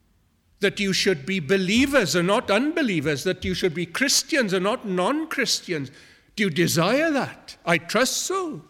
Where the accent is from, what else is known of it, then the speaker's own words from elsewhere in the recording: Wales, United Kingdom; What use will it be that I'm Welsh or that you are Iranian?